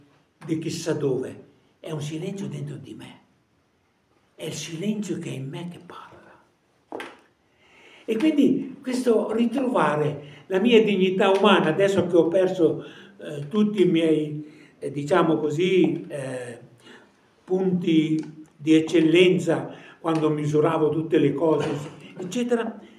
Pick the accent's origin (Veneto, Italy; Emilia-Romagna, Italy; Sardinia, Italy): Emilia-Romagna, Italy; Parma; E io che sono cresciuto a Parma, dico sempre che se io dovessi tenere un animale dove vivo io